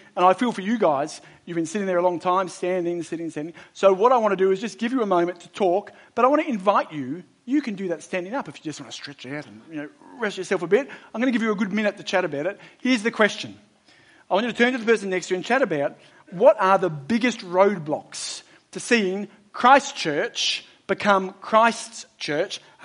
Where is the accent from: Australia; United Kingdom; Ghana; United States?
Australia; Let me be clear again, and I don't say this as an Australian.